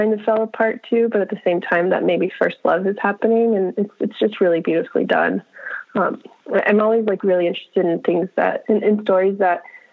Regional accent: Miami, Florida, United States; And I grew up in Miami.

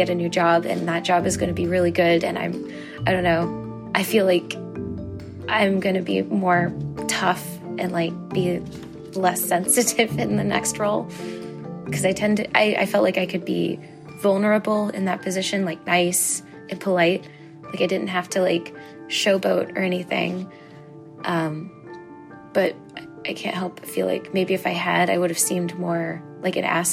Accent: Virginia, United States; I'm from Virginia, ironically, but that's not why

